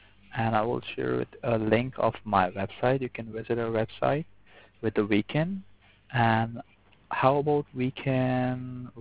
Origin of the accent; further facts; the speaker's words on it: New York City, New York, United States; I'm from the New York. I live there.